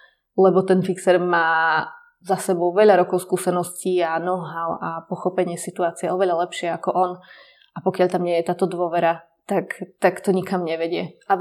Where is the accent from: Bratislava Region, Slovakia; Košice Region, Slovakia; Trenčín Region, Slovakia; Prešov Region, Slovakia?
Košice Region, Slovakia; Trebišov; Ja totiž to sama pochádzam z Trebišova, z východu. Mm-hmm. Tam je moje zázemie. Celá moja rodina tam žije